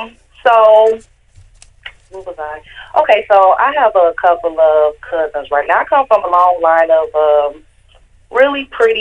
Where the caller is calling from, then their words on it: Minnesota, United States; I'm calling from Minnesota by way of Chicago.